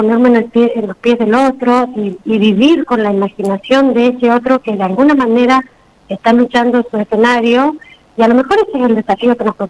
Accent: Gobernador Gregores, Santa Cruz, Argentina; yo soy de Gregores, tengo casi 50 años, así que imagínate lo que era Gregores. No soy de las pobladoras antiguas

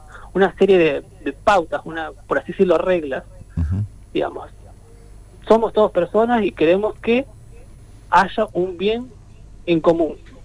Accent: Neuquén, Argentina; el lugar donde provenimos es de Neuquén. Somos todos de Neuquén, habitamos en diferentes lugares y localidades de la provincia

